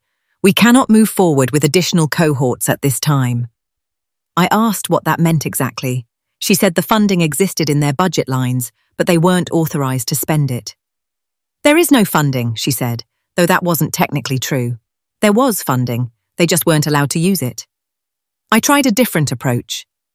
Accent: Plumstead, London, United Kingdom; I'm 27 and I live in Greenwich. My mum's a teaching assistant. My dad works for Royal Mail. And I grew up in Plumstead

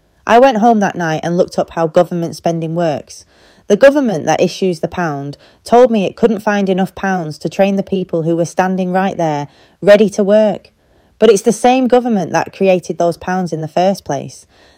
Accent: Hazel Grove, North West England, United Kingdom; I grew up in Hazel Grove, did my sports science degree at Manchester Met, graduated in 2014.

